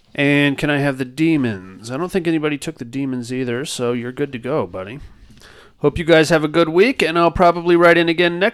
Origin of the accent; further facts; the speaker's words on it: Puyallup, Washington, United States; I'm from Puyallup. Is that how you pronounce that?